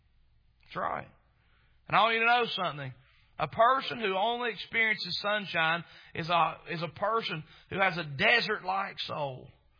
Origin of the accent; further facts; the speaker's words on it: United States; As an American citizen, as a person who lives in this great country, I'm still thankful